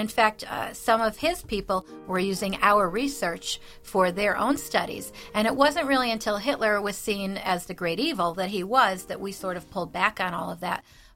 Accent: Scranton, Pennsylvania, United States; I've lived in Scranton my whole life. Lived in the Poconos for a little while as a teacher, but I'm from Scranton. I love Scranton

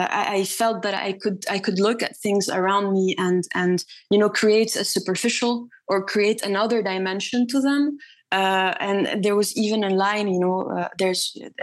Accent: South Governorate, Lebanon; also born or lived in Abidjan, Côte d'Ivoire; So I'm 25 years old. I was born in Ivory Coast in Abidjan, where I lived my early childhood. And then I repatriated with my family to Lebanon, to the south, where I currently am.

